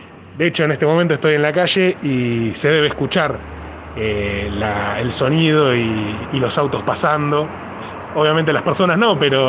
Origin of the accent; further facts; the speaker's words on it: Caballito, Buenos Aires, Argentina; soy de Caballito